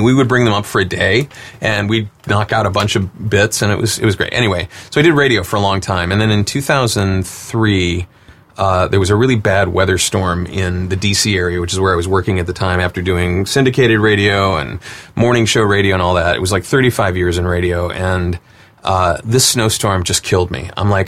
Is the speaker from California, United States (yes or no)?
no; Cleveland, Ohio, United States; So I grew up in Cleveland, Ohio.